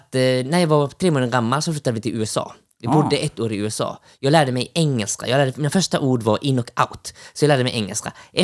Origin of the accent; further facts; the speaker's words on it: Motala, Östergötland, Sweden; Yes, det är där jag är uppvuxen. Det är där jag verkligen växte upp. Hela största delen av min barndom var i Motala, i den lilla staden.